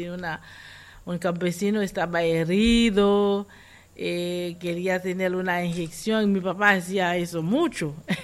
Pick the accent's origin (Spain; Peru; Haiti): Haiti; Fond Noir, Nippes; en un pueblo que se llama Fondo Negro, en el sur de Haití. Era en el sur a ese momento, pero ahora es el Nipe, porque hicieron un nuevo departamento, y mi pueblo cayó en ese departamento.